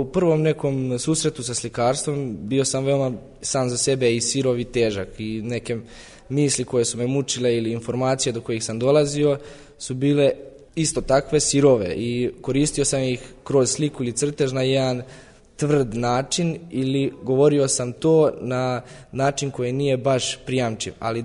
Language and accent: Serbian; Užice, Šumadija and Western Serbia, Serbia; zato što je Užice moj rodni grad, tu sam se predstavio i svojim sugrađanima i tu odatle sam započeo neki svoj put.